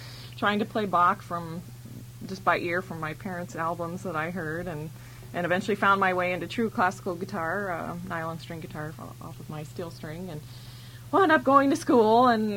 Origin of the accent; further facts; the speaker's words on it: California, United States; also born or lived in Minnesota; I was actually born in Minnesota, but then grew up mainly in California and played folk guitar for quite a while.